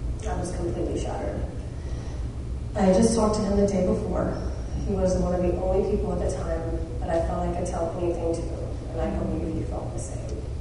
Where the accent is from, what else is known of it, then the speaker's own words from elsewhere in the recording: Houston, Texas, United States; Was born and raised in Houston, Texas. Grew up with both my parents who were married, an older sister. Graduated from Jersey Village High School.